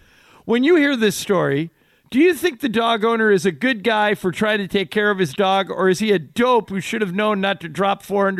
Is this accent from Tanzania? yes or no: no; Ireland; Well, I'm Irish. That sounds like an old Irish folk song.